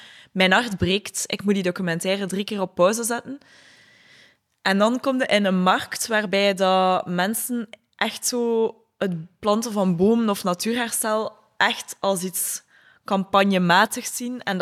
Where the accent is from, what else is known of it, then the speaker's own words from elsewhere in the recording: Nieuwkerken, Flanders, Belgium; Ja, ik ben opgegroeid in Nieuwkerken. Echt mega mooi platteland.